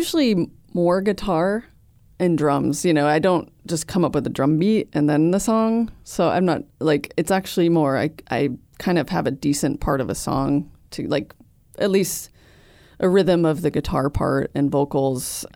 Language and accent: English; Colorado, United States; moved away as an adult; also born or lived in Seattle; I mean, I always consider Colorado home just because that's where I really grew up, but I grew up a lot in Seattle, so it's kind of even at this point.